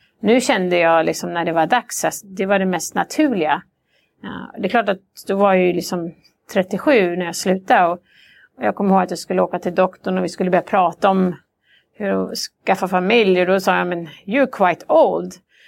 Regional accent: Sweden; Jag menar, hemma i Sverige är det lite mer naturligt kanske.

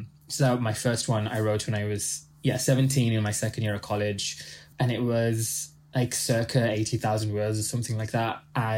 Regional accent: Pakistan; So I'm a Pakistani Muslim

